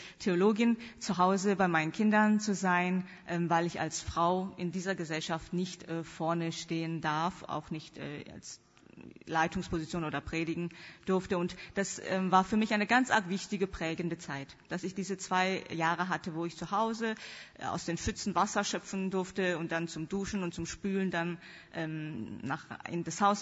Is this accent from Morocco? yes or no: no; South Korea; German is a second language; also born or lived in North Rhine-Westphalia, Germany; Ich komme gebürtig aus Südkorea, bin aber in meiner Grundschulzeit in Deutschland, in Nordrhein-Westfalen aufgewachsen, wegen dem Studium von meinem Vater, der auch Theologie studiert hat in Münster. Also von 6 bis 12 war ich in Deutschland, dann bin ich zurück, wieder nach Korea